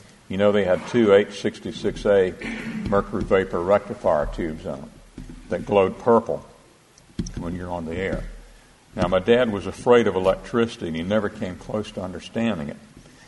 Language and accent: English; the Carolinas, United States; Growing up in the Carolinas, everybody in town knew of Grady Horton and Al Norris and Morris Hall and Joe Abernathy and Dr. Patton.